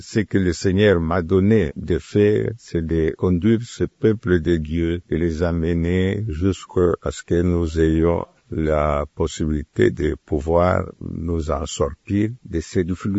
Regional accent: Kindu, Maniema, DR Congo; c'est un lieu que je connais parce que j'ai grandi à Kindu pour avoir commencé mes études primaires et une partie des humanités.

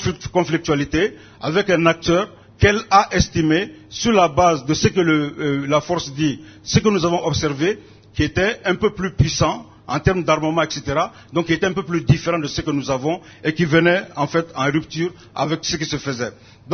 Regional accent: Mali; Je t'ai dit que je viens du Mali, je viens du Sahel, il y a une mission de maintien de la paix chez moi

